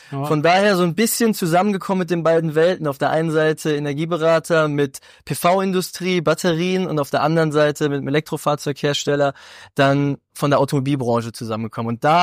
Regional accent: Giessen, Hesse, Germany; Von daher eigentlich aufgewachsen in Gießen, nähe Frankfurt

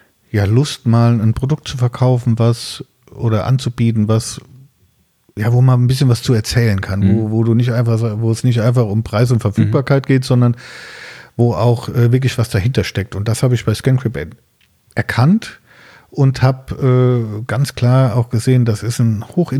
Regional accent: North Rhine-Westphalia, Germany; ich komme aus der Nähe von Siegen

